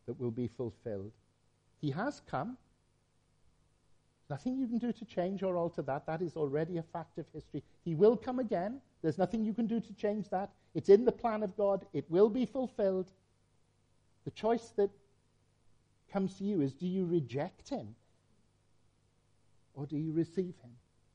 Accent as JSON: {"language": "English", "country": "United Kingdom", "said": "because we're British, we're not going to get rid of that, are we?"}